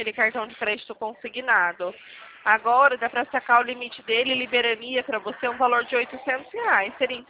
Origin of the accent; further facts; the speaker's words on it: Limeira, São Paulo, Brazil; não sou de Recife, eu sou aqui de Limeira, São Paulo.